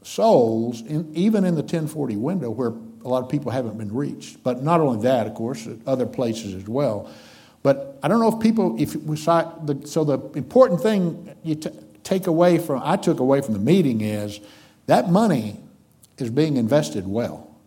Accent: Plainview, United States; The church I grew up in Plainview, at about the same time Bethany took him on, maybe the same year, in fact, we also took him on.

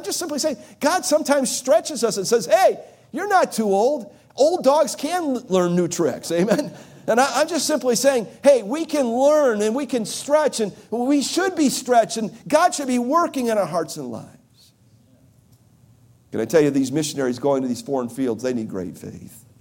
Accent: Cleveland, Ohio, United States; when I was a boy growing up in Cleveland, Sunday morning, I was probably, I think, junior high

